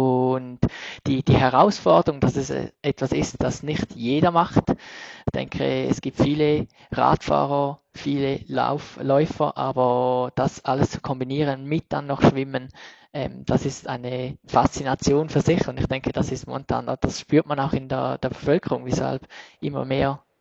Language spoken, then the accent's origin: German; Switzerland; Ich komme aus der Schweiz